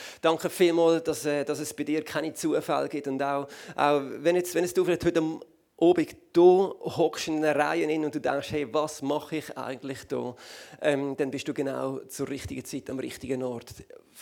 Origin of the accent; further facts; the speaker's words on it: Basel, Switzerland; ich bin aus dem ICF Winterthur, aber ich bin ursprünglich aus der Region Basel.